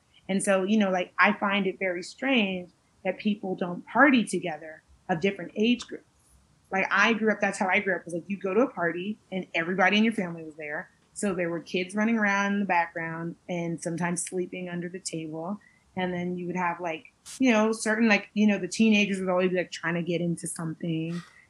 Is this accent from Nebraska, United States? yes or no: no; Brooklyn, New York, United States; and I grew up in Brooklyn, most of the people I knew growing up here, we lived with multiple family members